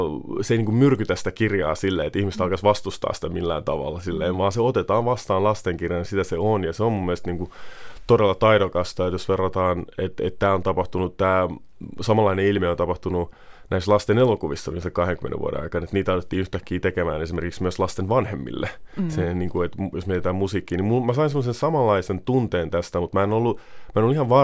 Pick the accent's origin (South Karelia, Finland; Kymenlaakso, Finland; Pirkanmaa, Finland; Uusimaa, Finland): Uusimaa, Finland; Helsinki; kuinka rakas mun kotikaupunki Helsinki on samalla, että kun on 15 vuotta muualla ja kesät Suomessa, niin sitten oppii arvostamaan sitä omaa kotikaupunkinsa ihan eri tavalla